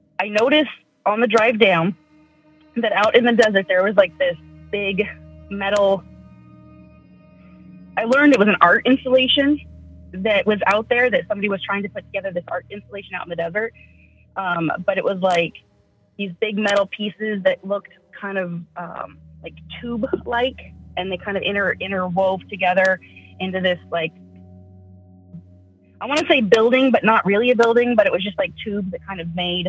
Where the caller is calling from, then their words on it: Idaho, United States; I'm calling from Idaho.